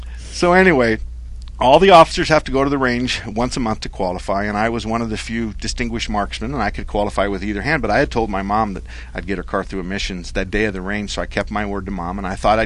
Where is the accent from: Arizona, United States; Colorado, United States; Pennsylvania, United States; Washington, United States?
Arizona, United States; Douglas; I was born and raised in Douglas. There's five generations of my family either above or below the ground. The border fence was transparent when I was a kid. We played with the Mexican kids and they came and played with us.